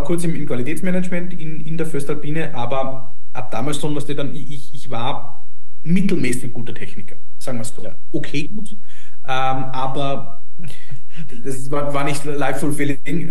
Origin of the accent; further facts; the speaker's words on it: Austria; Das waren 9 Monate ist bei uns in Österreich der Zivildienst da damals